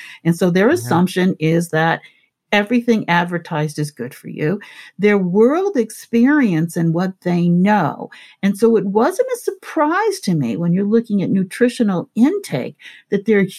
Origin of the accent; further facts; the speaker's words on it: Cleveland, Ohio, United States; I myself, as a Black woman growing up in Cleveland, Ohio, would never have come to those kinds of conclusions without their input